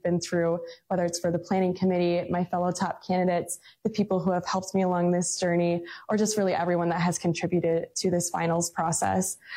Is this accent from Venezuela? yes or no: no; Poynette, Wisconsin, United States; I grew up in Poinette, Wisconsin, and I was very involved in 4-H and FFA as I was growing up.